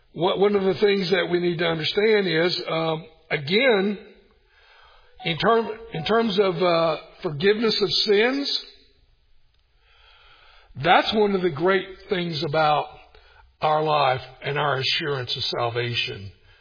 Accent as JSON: {"language": "English", "region": "Tennessee", "country": "United States", "tie": "born or raised there", "said": "Tennessee where I grew up."}